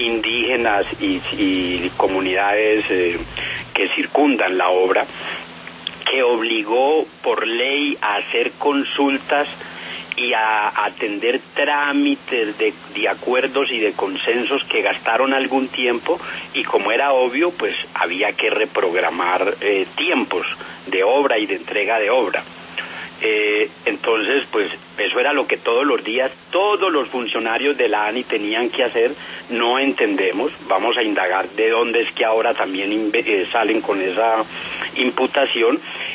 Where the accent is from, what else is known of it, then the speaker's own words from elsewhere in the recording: Colombia; como ciudadano colombiano